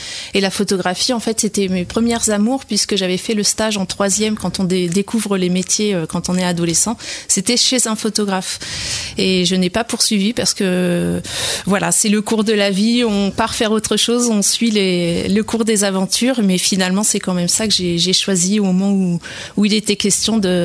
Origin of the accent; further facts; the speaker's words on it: Pays de la Loire, France; Je suis native de la Sarthe, mais j'étais à côté d'une autre forêt. J'ai grandi à côté de la forêt de Persaigne. Et puis donc après, j'ai fait une partie de ma vie ailleurs, dans plein de départements. Et en 2016, donc quand j'ai décidé de m'installer, je suis revenue dans la Sarthe.